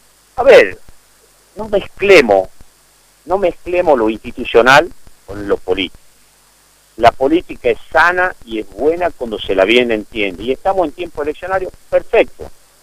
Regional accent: Tucumán, Argentina; Yo, como tucumano

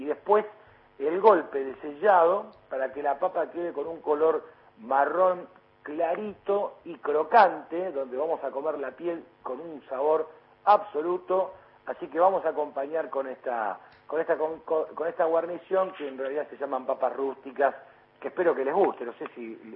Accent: Argentina; con nosotros mismos como, como argentinos

